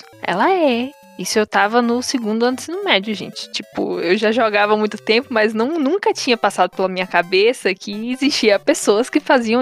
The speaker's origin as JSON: {"language": "Portuguese", "region": "Bahia", "country": "Brazil", "said": "Ou advocacia, que era outra área também, que era a favoritinha desse interior baiano de onde eu vim."}